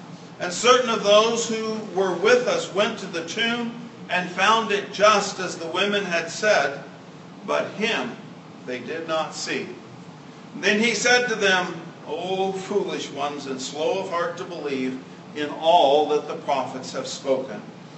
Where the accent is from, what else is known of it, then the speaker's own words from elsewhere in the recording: Deming, New Mexico, United States; it reminded me of my hometown or my home country of Deming, New Mexico. If you'll plant a mesquite bush here and here and here, it looks just like where I grew up.